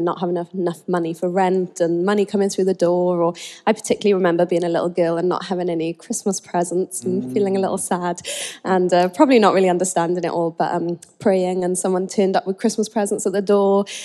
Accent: Swansea, Wales, United Kingdom; So I grew up in Swansea, in Wales. Yeah. I'm on the Welsh.

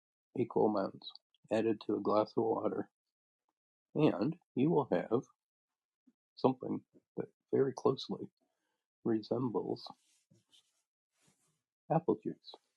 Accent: Little River, Nova Scotia, Canada; I'm from Yarmouth County, Nova Scotia, in the village of Little River, Yarmouth County, Nova Scotia

